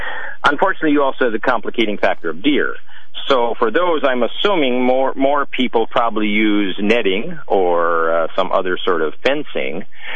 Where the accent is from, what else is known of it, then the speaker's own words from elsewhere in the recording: Midwest, United States; But I mean, growing up in the Midwest where we had white-tail deer, an 8-foot fence was just barely adequate to keep them out